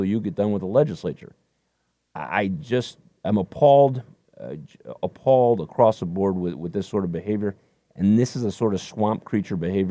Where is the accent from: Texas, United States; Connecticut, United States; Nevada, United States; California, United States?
Nevada, United States; And I grew up in Nevada.